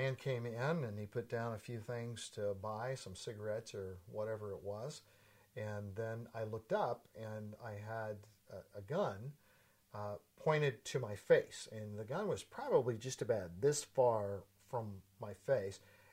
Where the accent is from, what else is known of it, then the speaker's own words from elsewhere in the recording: Portland, Oregon, United States; I was born in 1954 in Portland, Oregon. Grew up in the Portland area.